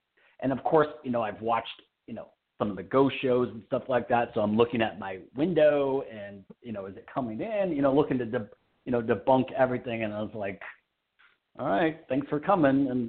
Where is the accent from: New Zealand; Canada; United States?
United States; Michigan; And I was just like, I'm from Michigan. I'm over this, you know